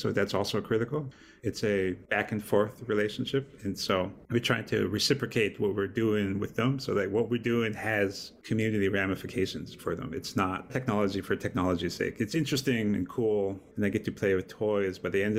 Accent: Montana, United States; I'm an outsider, even though I myself am Indigenous, I'm Native American from Montana.

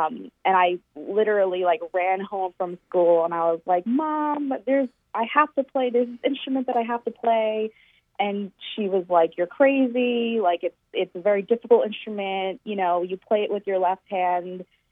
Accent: Long Island, New York, United States; born there; also born or lived in Brooklyn; So originally I am from the New York City area. I was born on Long Island, New York.

